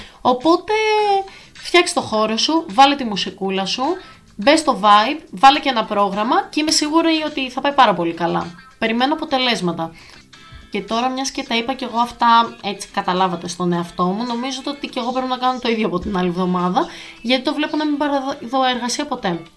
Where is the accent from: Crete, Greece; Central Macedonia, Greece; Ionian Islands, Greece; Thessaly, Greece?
Crete, Greece; όπως λένε στο χωριό μου, σπαρταράνε. Και ποιο είναι το χωριό μου, η Κρήτη.